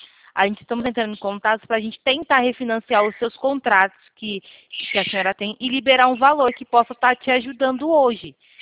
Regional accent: Itatiba, São Paulo, Brazil; Eu sou daqui de São Paulo, Itatiba, interior.

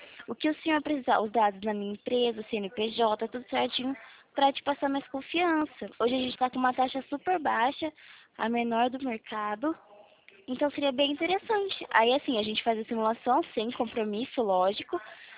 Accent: Araras, São Paulo, Brazil; Ah, eu sou aqui de Araras.

